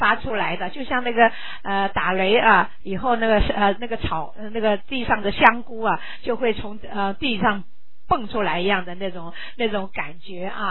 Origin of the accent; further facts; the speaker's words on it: China; 我们中国人呢，就是说生命太苦了啊，悲欢离合的事情太多了啊。